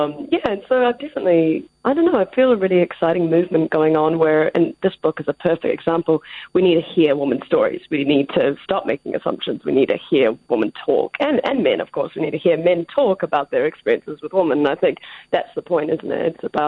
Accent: New Zealand; now in New York, United States; Well, you'd understand being a Kiwi.

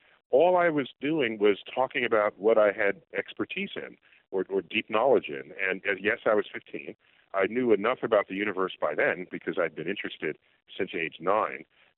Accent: New York City, New York, United States; I grew up in New York City where no one has a relationship with the night sky, with the tall buildings and light pollution, and when I grew up, there was air pollution.

